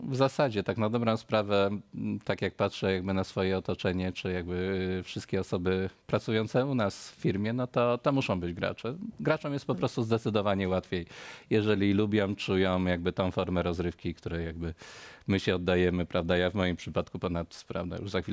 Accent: Kraków, Lesser Poland, Poland; born there; Ja jestem jakby Kraków z urodzenia.

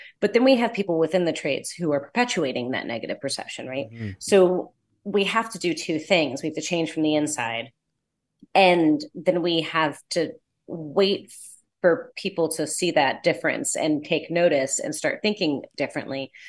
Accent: New York, United States; I was living in Arizona at the time, but I grew up in New York and I had flown home to do an interview at a Porsche dealership

